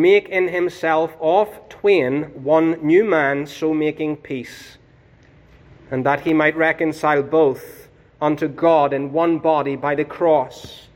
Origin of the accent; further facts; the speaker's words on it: Northern Ireland, United Kingdom; Growing up in Northern Ireland was, to say the least, an experience of growing up in the midst of trouble and conflict.